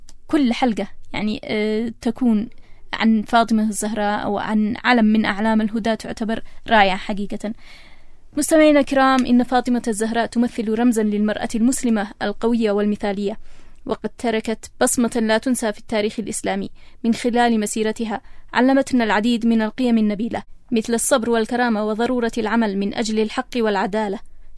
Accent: Sanaa, Amanat Al Asimah, Yemen; خاصة مثلا عندنا في صنعاء، لا أعلم هل في بقية المحافظات نفس الشيء أو لا

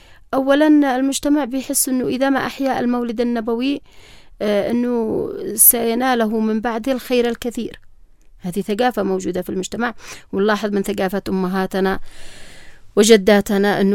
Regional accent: Yemen; ونعتز ونفتخر كيمنيين بارتباطنا الوثيق به.

